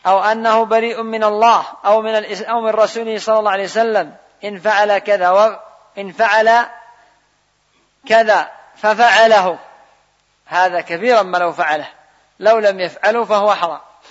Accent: Yemen; الآن عندنا في اليمن يحلف يقول والله ما آكل القات

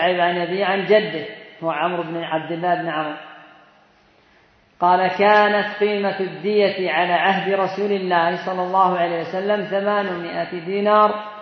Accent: Yemen; هذا ملايين عندنا في اليمن وبعض الدول

